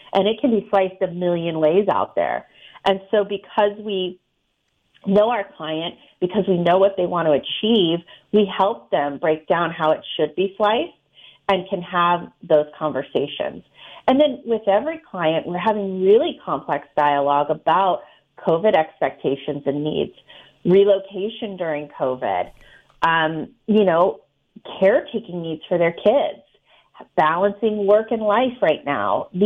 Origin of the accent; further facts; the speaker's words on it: Tucson, Arizona, United States; also born or lived in Phoenix; I would tell people I moved from Phoenix, and I would get no reaction. And then I'd say, but I'm from Tucson, and I would get people lighting up all over the place